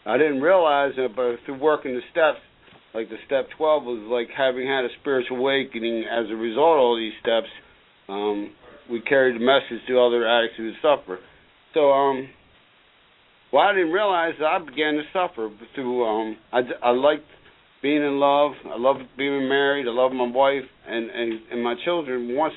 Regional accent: Maryland, United States; Well, like Barry, I came from Baltimore County, in almost like identical situation.

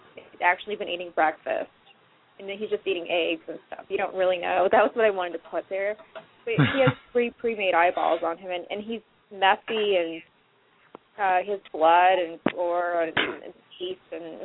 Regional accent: Midwest, United States; I'm from the Midwest, and I can't see a lot of girls I knew doing that.

